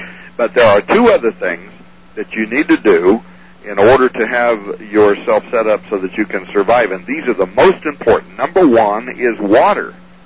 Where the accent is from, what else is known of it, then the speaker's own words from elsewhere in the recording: Arizona, United States; I never forget how growing up in the Arizona desert, because that's where I grew up as a kid